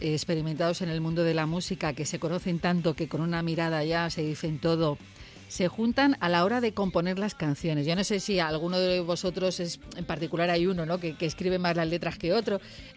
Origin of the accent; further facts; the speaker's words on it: Madrid, Community of Madrid, Spain; Porque como somos madrileños, ¿no?, alguno me sonaba.